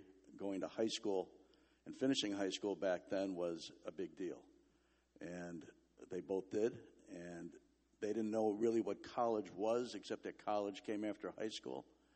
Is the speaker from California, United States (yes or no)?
no; Chicago, Illinois, United States; I grew up in Chicago, and my parents got married, and they didn't have a whole lot